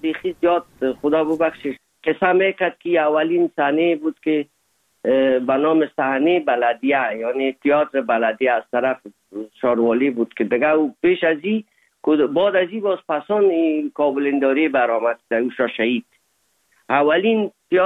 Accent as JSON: {"language": "Persian", "country": "Afghanistan", "moved": "as an adult", "said": "سال 1990 از افغانستان اولین سفر آمدم هندوستان"}